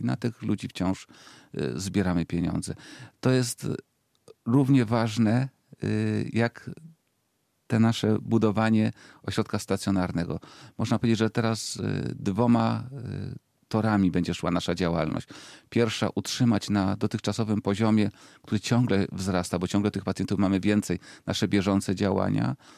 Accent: Kraków, Lesser Poland, Poland; ja jestem człowiekiem z Krakowa, który mieszka tutaj jakiś czas

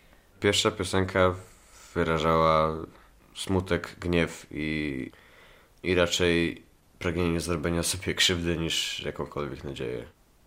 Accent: Podlaskie Voivodeship, Poland; Kiedy byłem dzieckiem, mieszkałem na wsi. Wychowywałem się w rodzinie, w której zarówno mama, jak i tata pochodzili z miast, z zupełnie innych części Polski. Żadne z nich nie jest z Podlasia. Byłem wychowywany inaczej, mówiłem inaczej, wyglądałem inaczej niż reszta dzieciaków z okolicznych wsi.

